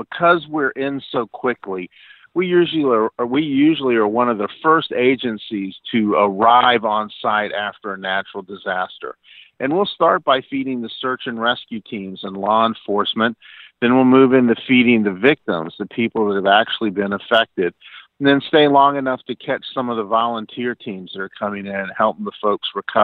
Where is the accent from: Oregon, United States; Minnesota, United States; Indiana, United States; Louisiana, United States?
Louisiana, United States; New Orleans; After 30 years in the hotel restaurant business, my hometown in New Orleans was hit by Hurricane Katrina, and I returned to New Orleans to volunteer